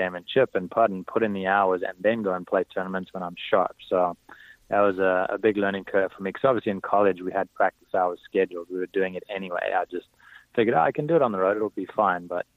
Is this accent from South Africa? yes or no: yes; South Africa; born or raised there